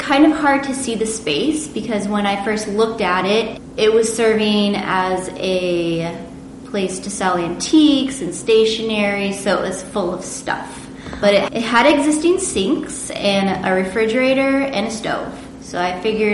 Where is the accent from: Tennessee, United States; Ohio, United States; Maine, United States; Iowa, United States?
Iowa, United States; Ames; I'm from Ames, went to Iowa State for hotel restaurant management. And my husband and I met in Ames, and we actually used to work together in a restaurant.